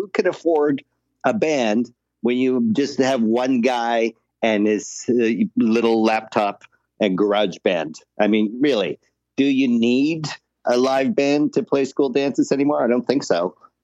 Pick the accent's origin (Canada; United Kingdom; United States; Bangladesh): Canada; Winnipeg, Manitoba; I remember and growing up in Winnipeg